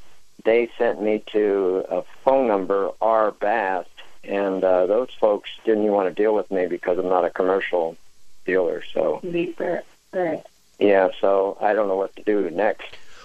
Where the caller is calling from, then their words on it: Scottsdale, Arizona, United States; Scottsdale.